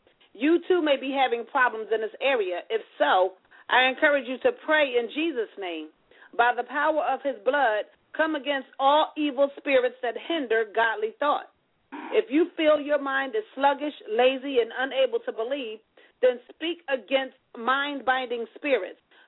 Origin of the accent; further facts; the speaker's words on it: Fenton, Missouri, United States; the fact that I was a woman from Fenton, Missouri, whom no one knew, wouldn't make any difference in my life or ministry.